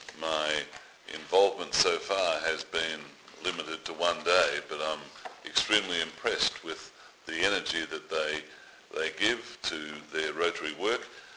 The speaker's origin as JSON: {"language": "English", "country": "Australia", "said": "I didn't say in my earlier comments that I am Australian, so it's a pleasure to speak to SBS Radio Serbia Australia."}